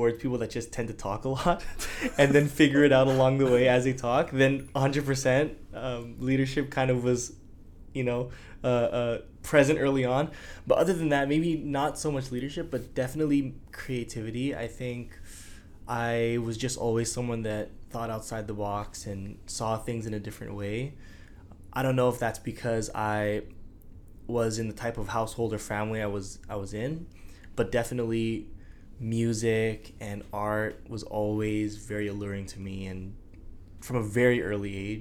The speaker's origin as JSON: {"language": "English", "town": "Queensborough", "region": "British Columbia", "country": "Canada", "said": "yeah, I'm from Queensboro. You know, as weird as it sounds, like, where is that? Is that in England? Some people say, like, is that in Europe? No, it's in Vancouver."}